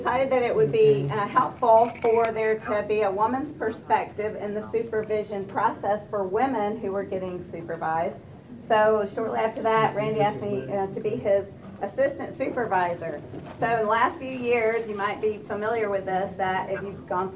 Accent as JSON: {"language": "English", "town": "Jacksonville", "region": "Florida", "country": "United States", "said": "I'm from Jacksonville, Florida."}